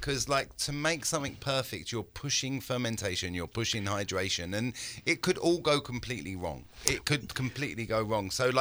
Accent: London, United Kingdom; I'm doing something in London also, like my hometown.

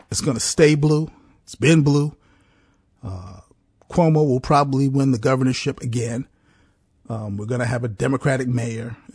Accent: New York, United States; I grew up in New York and rooted for the Dallas Cowboys.

